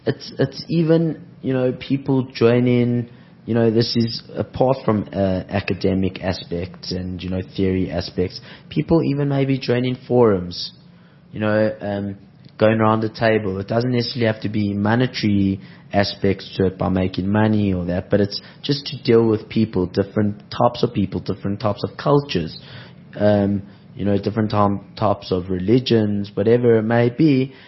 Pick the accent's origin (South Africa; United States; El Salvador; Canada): South Africa; Johannesburg, Gauteng; I'm from Joburg